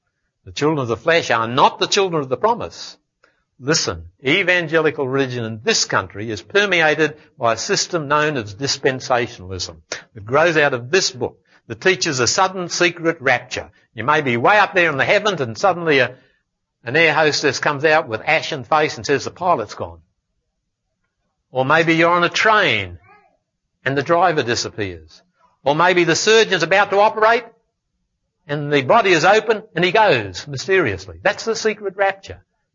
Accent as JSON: {"language": "English", "country": "Australia", "said": "Just as certainly as mine will have nothing to do with my being an Australian."}